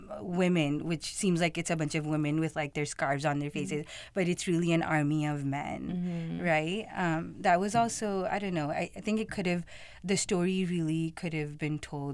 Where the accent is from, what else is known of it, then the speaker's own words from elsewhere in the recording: Pakistan; people that I myself know as a Pakistani